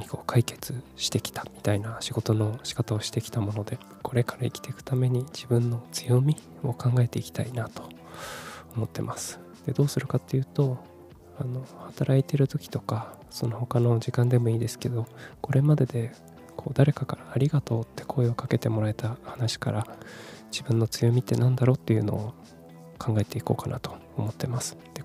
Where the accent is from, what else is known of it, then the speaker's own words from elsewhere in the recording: Kumamoto, Japan; moved away as an adult; also born or lived in Fukuoka / Tokyo; 18歳から福岡、30歳から東京で暮らし、退職を機に地元の熊本に帰ってきた36歳無職の僕がですね